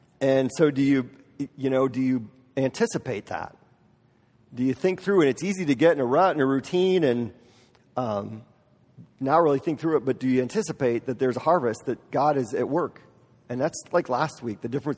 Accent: Wisconsin, United States; I grew up in Wisconsin, in rural Wisconsin. My best friend in grade school lived on a dairy farm

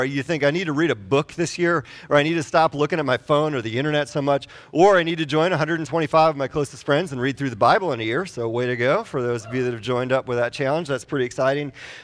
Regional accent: Wisconsin, United States; I am from Wisconsin. I have a lot of experience with snow.

